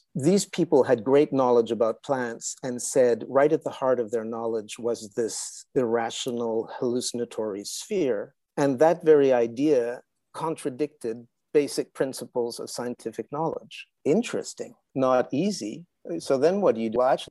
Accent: Canada; born there

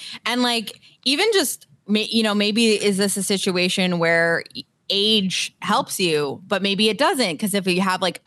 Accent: Canada; I mean, again, I am also a Canadian and I don't know my American history.

